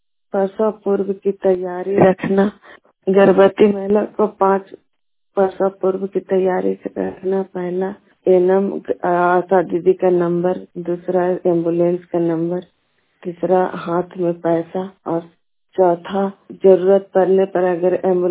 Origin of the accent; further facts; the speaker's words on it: Rahmpur, India; मैं रहमपुर के रहने वाली हूँ